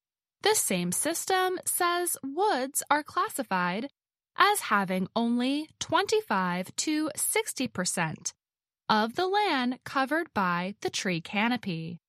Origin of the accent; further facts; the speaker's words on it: West Virginia, United States; My favorite forests are actually in my home state of West Virginia.